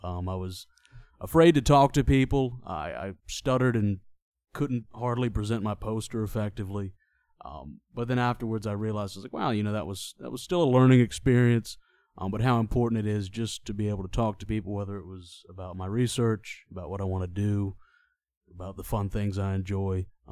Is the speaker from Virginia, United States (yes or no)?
yes; Virginia, United States; I'm from the U.S. I grew up in Virginia. I did my undergraduate there in chemistry. Then I did a master's in organic chemistry at Purdue, also in the U.S.